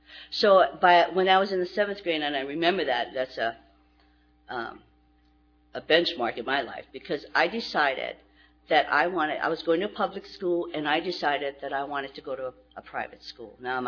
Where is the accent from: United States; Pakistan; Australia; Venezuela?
United States; Torrance, California; I come from Torrance, and we have a roundup there, too, and it's a big event, and we start, like, Thursday.